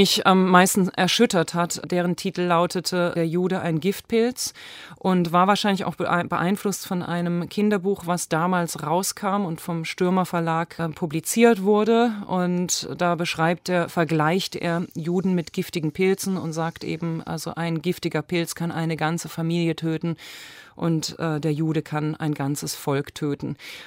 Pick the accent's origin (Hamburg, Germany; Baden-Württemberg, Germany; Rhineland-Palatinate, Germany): Baden-Württemberg, Germany; Karlsruhe; in meiner Heimatstadt Karlsruhe